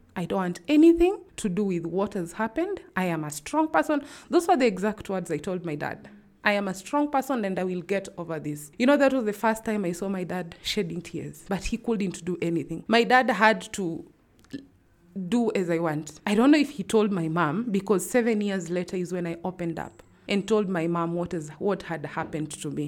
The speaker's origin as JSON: {"language": "English", "town": "Kibera", "region": "Nairobi", "country": "Kenya", "tie": "born or raised there", "said": "growing up in Kibera, I used to know everything that you need to know to protect yourself"}